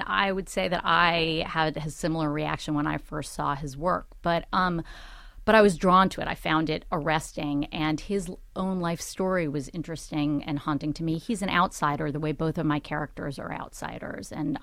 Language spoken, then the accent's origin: English; Los Angeles, California, United States; I grew up in Los Angeles.